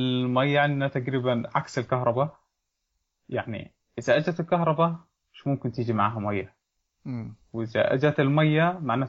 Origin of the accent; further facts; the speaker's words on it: Gaza Strip, Palestine; لأنه السوق اللي عندنا في غزة ما بتقدر تبني عليه